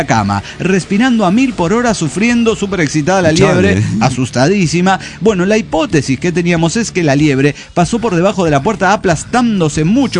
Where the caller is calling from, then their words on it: Dallas, Texas, United States; de Dallas, Texas.